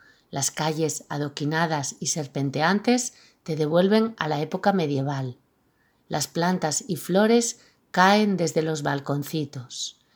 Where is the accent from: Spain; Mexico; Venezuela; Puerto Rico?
Spain; Barcelona, Catalonia; Nací en Barcelona hace ya algunos años. Mi vida transcurrió en el barrio de Vallcarca, en la parte alta de la ciudad.